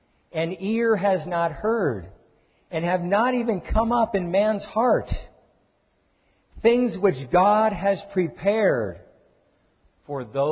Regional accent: Long Beach, California, United States; I grew up in Long Beach

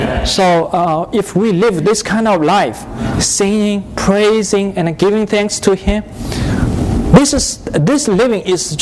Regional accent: China; I was original from China.

